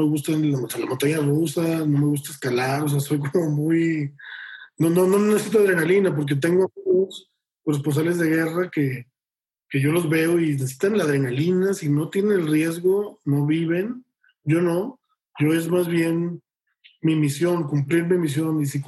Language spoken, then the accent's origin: Spanish; Monterrey, Nuevo León, Mexico; yo soy de Monterrey y sí soy alguien con más inquietudes hacia lo que se conocía como la izquierda antes, ¿no? Y sobre todo la izquierda social. Entonces, siendo de Monterrey